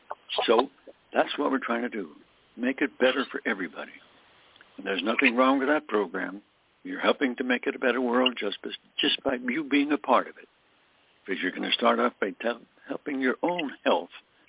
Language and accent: English; Pennsylvania, United States; He went to school up in Mansfield, Pennsylvania, Mansfield University, close to my hometown.